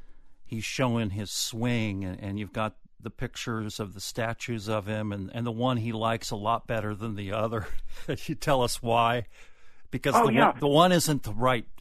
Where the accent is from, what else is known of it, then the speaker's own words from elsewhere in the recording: Des Moines, Iowa, United States; I grew up in Des Moines, and our Little League Park was named after the heater from Van Meter